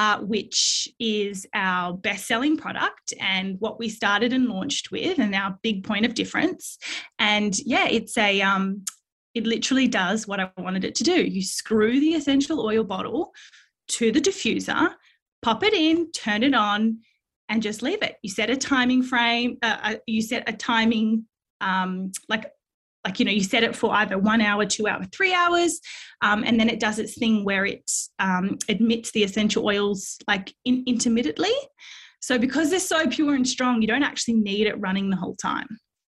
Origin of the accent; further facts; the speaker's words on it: Perth, Western Australia, Australia; I do literally get my oils made in my hometown of Perth, WA, down the road from me.